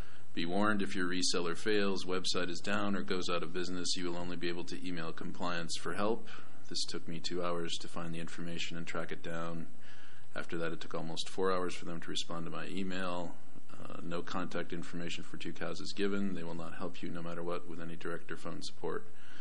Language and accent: English; Canada; I'm Canadian, so I'm trying to be polite.